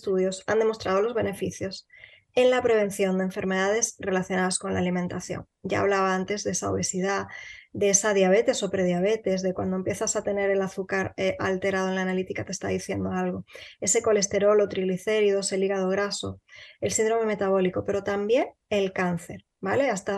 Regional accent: Spain; que yo soy de España, vivo en Canarias

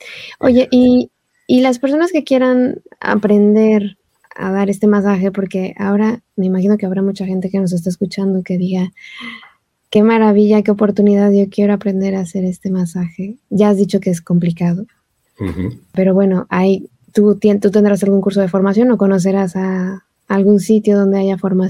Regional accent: Mexico; moved away; Yo vengo de México y he llegado a un lugar donde hace mucho frío y viento

